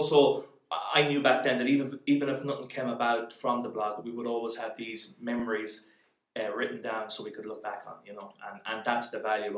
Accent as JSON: {"language": "English", "town": "Boyle", "region": "County Roscommon", "country": "Ireland", "tie": "born or raised there", "said": "Yeah, I grew up in Boyle, County Roscommon, just down the road, as you said. I went to school in Boyle"}